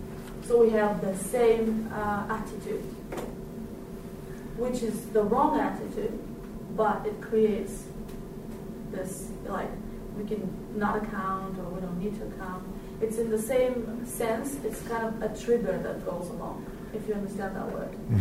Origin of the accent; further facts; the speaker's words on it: Bulgaria; English is a second language; I'm from Bulgaria